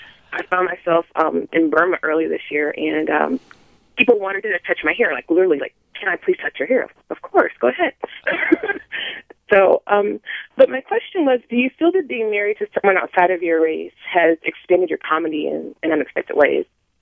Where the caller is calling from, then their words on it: San Jose, California, United States; I was calling from San Jose, and I wanted to say I'm black